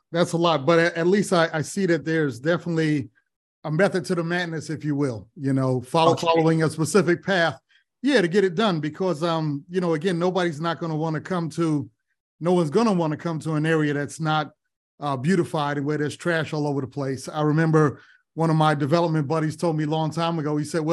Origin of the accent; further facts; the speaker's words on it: New York City, New York, United States; You know, I grew up in Manhattan. So, you know, heavy rail is a very common thing for me